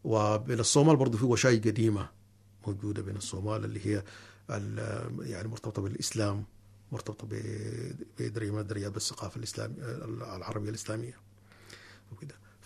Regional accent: Sudan; نحن جينا كسودانيين بالشقين الجنوب أو شمال جينا في فترة واحدة تقريبا.

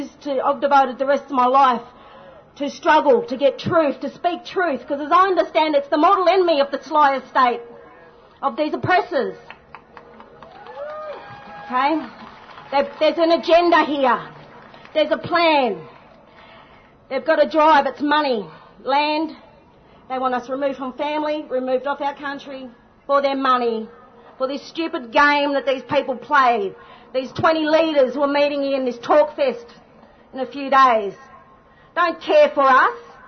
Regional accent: Melbourne, Victoria, Australia; born there; I'm a Gunyandi woman. I was born on Wurundjeri country, also known as Melbourne.

